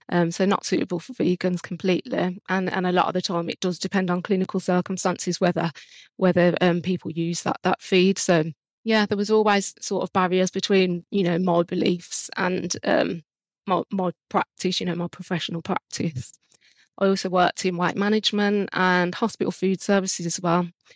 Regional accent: Birmingham, West Midlands, United Kingdom; now in Hinckley, United Kingdom; we're actually based in Birmingham in the UK, which is where I'm from. I currently live in Hinckley, though, in Leicestershire. So it's not far, but yeah, still Midlands.

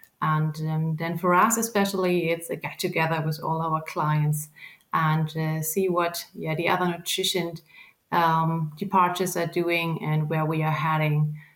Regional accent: Germany; I'm from Germany.

